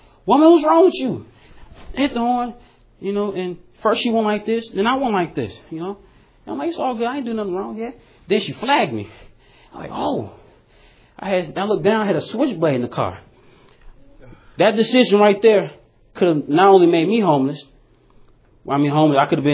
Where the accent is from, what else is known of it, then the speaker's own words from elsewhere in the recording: Chicago, Illinois, United States; Because for me, I grew up in Chicago, and therefore, I was desensitized toward homeless.